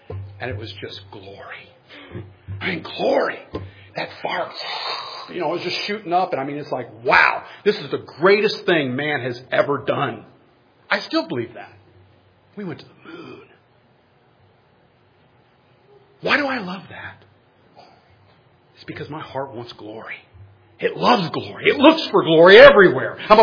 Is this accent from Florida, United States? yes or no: yes; Florida, United States; I grew up in Florida.